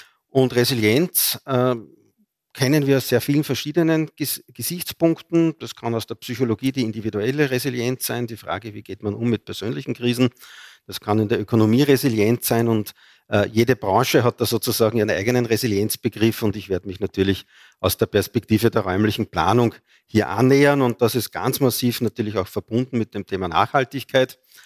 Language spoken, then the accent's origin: German; Freistadt, Upper Austria, Austria; born there; Auch als gebürtiger Oberösterreicher, komme aus Freistadt ursprünglich